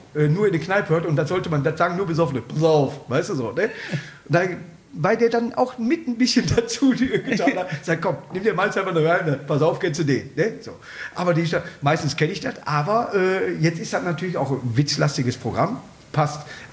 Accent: North Rhine-Westphalia, Germany; Ullige ist für Kleinkind bei uns im Ruhrgebiet.

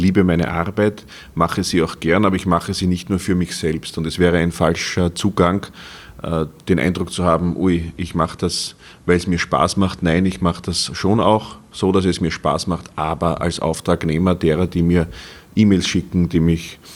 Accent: Gerersdorf, Lower Austria, Austria; In meiner Heimatstadt Gerersdorf kommt die Europäische Union so an, wie wir es insgesamt aus Österreich kennen.

